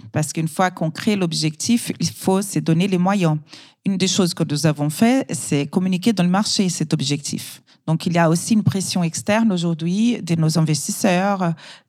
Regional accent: Brazil; now in France; je suis brésilienne et j'ai d'autres nationalités. Je suis aussi italienne et française et j'habite en France depuis 20 ans.

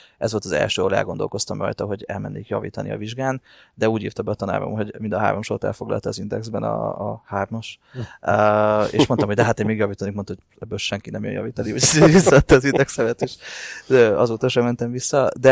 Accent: Romania; Én Romániában nőttem fel.

